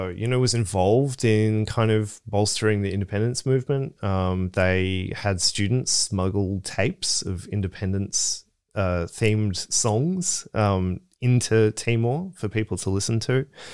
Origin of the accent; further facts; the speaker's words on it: Australia; actually I ended up learning Brazilian for 3 years at like night school, just because I went to Europe as like a Australian backpacker and came back feeling embarrassed that I only spoke English.